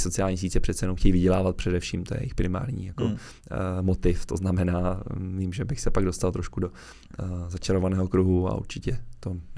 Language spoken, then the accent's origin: Czech; Prague, Czechia; já jsem z Prahy, tak je to složitý.